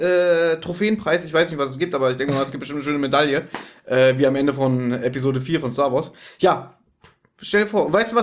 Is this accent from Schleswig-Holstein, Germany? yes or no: no; Berlin, Germany; wir sind ja Berliner